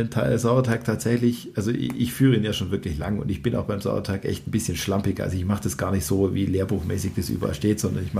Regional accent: Baden-Württemberg, Germany; also bin ich Schwabe

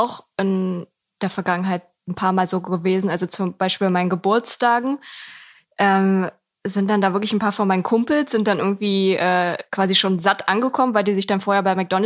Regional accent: East Germany, Germany; wir kommen ja wirklich also aus dem Osten

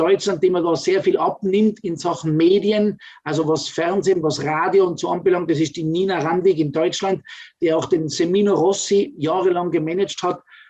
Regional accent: Tyrol, Austria; nicht so sensationell schön sind, die haben trotzdem teilweise schon einen höheren Preis als bei uns in Tirol die schönsten Zimmer.

